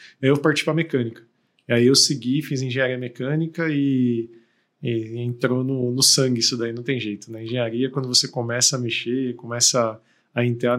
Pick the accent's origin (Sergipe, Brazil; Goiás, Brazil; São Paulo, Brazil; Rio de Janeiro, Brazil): São Paulo, Brazil; Mauá; also born or lived in Santo André; Eu nasci em Santo André, mas vivi 27 anos da minha vida em Mauá. Então lá eu estudei, cresci, comecei meu trabalho